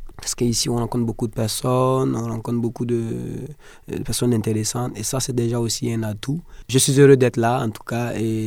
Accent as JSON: {"language": "French", "country": "Burkina Faso", "said": "C'est parce que nous connaissons chez nous au Burkina Faso où c'est beaucoup plus sec."}